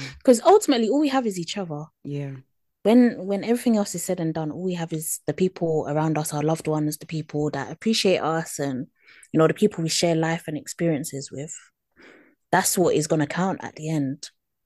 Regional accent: United Kingdom; maybe it's me being British

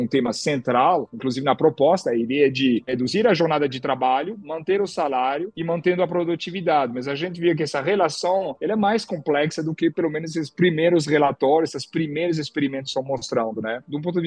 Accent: France; Portuguese is a second language; Obviamente tem alguma heterogeneidade, eu sou francês, então aconteceu com maior força na França

